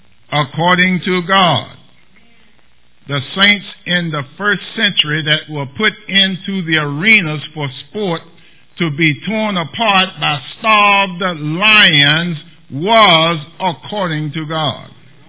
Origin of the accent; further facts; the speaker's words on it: the South, United States; I'm from the South. I guess you can tell. Amen. I know I look like from the North, but I'm from the South.